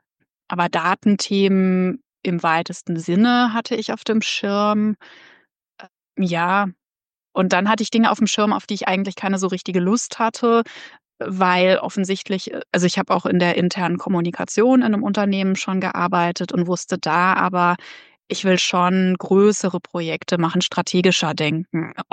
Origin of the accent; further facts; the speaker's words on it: Edinburgh, Scotland, United Kingdom; now in Germany; ich komme aus Edinburgh, wo einfach so unglaublich viel Research Community ist und wo so viel passiert